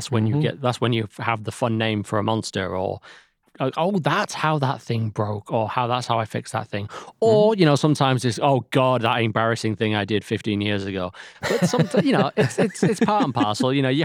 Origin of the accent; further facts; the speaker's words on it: Yorkshire and the Humber, United Kingdom; which is nice because I'm from Yorkshire and I love being stingy.